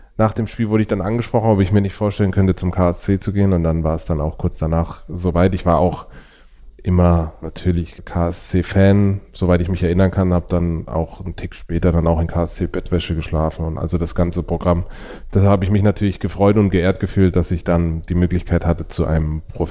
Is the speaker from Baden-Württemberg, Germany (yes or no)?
yes; Karlsruhe, Baden-Württemberg, Germany; Ja, ich bin geboren in Karlsruhe 1987, Januar 1987. Geboren und aufgewachsen in einer klassischen Patchwork-Familie, wie man sie heute nennt.